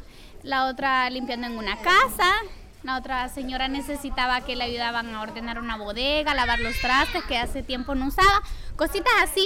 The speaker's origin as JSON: {"language": "Spanish", "country": "Honduras", "said": "soy hondureña."}